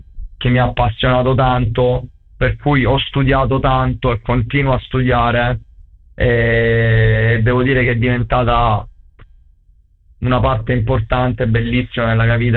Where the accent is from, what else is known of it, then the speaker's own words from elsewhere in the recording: Calimera, Apulia, Italy; sono di Calimera